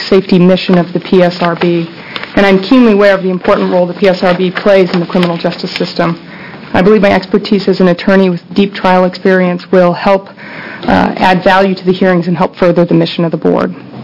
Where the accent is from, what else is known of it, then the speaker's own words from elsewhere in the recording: Portland, Oregon, United States; I am from Portland, Oregon.